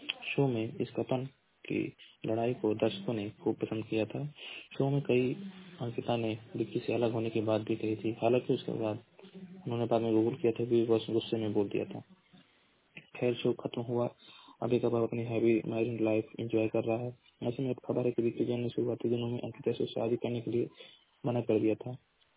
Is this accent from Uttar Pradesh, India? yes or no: yes; Uttar Pradesh, India; मैं जिला महाराजगंज का निवासी हूँ।